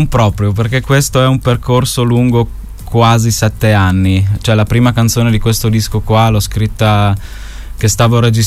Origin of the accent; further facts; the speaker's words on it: Sutrio, Friuli-Venezia Giulia, Italy; Io vengo da Sutrio, quindi qui sopra, ho 29 anni, ormai vado per i 30 anch'io.